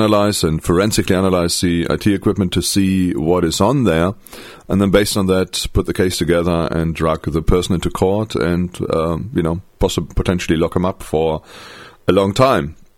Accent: North Rhine-Westphalia, Germany; English is a second language; these raids were done in my home state, I think in North Rhine-Westphalia.

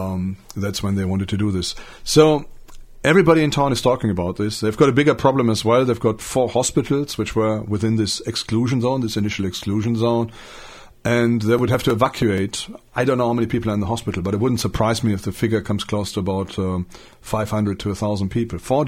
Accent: Germany; English is a second language; I got news that they found a big bomb in my hometown. Yeah, big, massive bomb. And it's not unusual. my town was bombed in the Second World War quite heavily.

